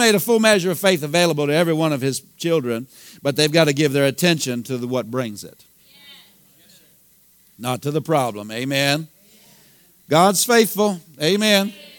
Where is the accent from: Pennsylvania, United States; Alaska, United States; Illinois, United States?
Pennsylvania, United States; I grew up in Pennsylvania, and there was Amish here too.